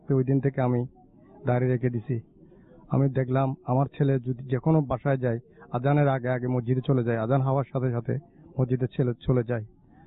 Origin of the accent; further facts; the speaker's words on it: Hathazari, Chittagong Division, Bangladesh; আমার বাড়ি হাটাজারি থানা গ্রাম দক্ষিণ ওড়শা 9 নম্বর ওয়ার্ড মদিনাঘাট।